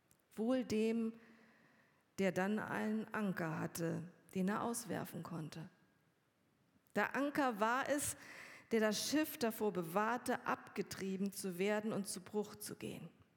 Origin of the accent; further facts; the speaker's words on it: Kiel, Schleswig-Holstein, Germany; ich bin am Meer aufgewachsen, in Kiel, und bin schon selbst mit einem Fischkutter auf die Hochsee herausgefahren.